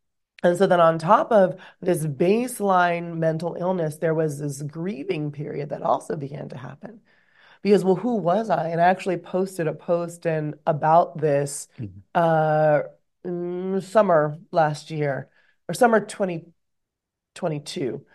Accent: California, United States; but when I say I'm from California, they also kind of guess what they're going to get.

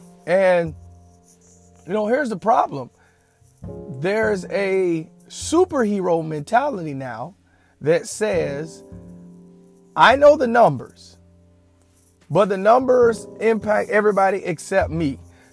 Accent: Jacksonville, Florida, United States; So, I grew up in Jacksonville, Florida, beautiful Jacksonville, Florida, and we played summer ball at Mandarin High School.

